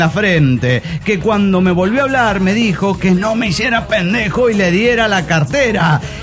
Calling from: Guadalajara, Jalisco, Mexico; Hola, ¿cómo están, amigos? Soy yo … de Guadalajara, Jalisco.

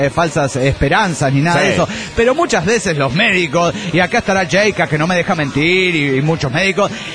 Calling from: Managua, Nicaragua; de Managua, Nicaragua.

